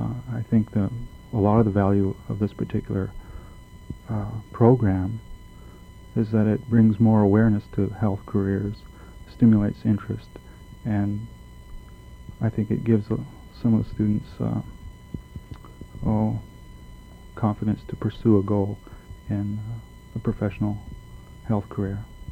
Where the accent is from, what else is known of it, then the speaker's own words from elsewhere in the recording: Nome, Alaska, United States; I was born and raised in Nome, and I'm three-quarters Eskimo.